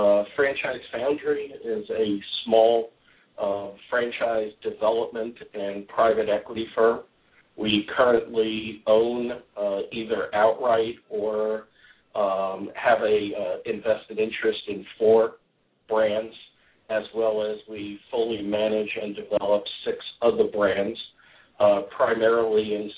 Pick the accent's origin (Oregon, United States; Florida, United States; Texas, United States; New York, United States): New York, United States; I'm still a New Yorker.